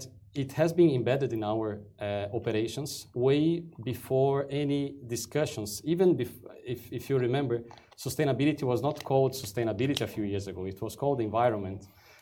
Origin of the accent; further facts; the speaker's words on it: Brazil; I come from Brazil.